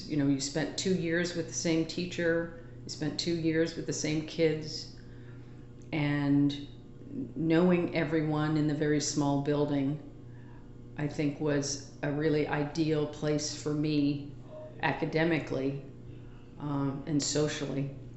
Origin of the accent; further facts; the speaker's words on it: New York City, New York, United States; I was born and raised in New York City, mostly Queens.